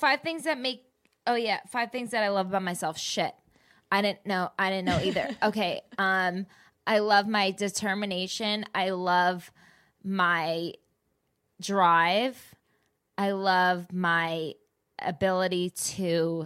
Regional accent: New Jersey, United States; I need to be more patient because I'm just from the East Coast, like Jersey.

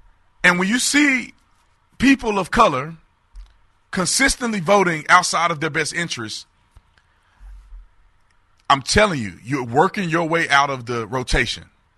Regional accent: Eastwood, Texas, United States; I grew up in Eastwood, Texas, a part of my life, not of my whole life. Gunshots every night.

